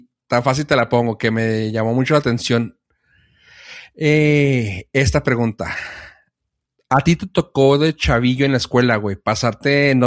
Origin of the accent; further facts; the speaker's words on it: Mexico; estuvimos en la frontera, güey, y que somos mexicanos